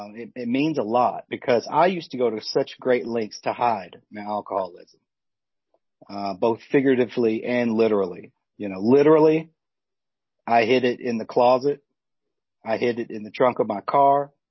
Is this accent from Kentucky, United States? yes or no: yes; Sturgis, Kentucky, United States; growing up in Sturgis, Kentucky back in the 80s was just a real peaceful experience.